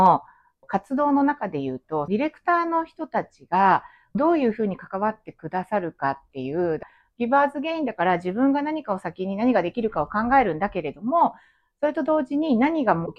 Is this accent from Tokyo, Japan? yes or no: no; Gunma, Japan; moved away as an adult; 私は群馬県出身で、36歳まで群馬にいたんですけれども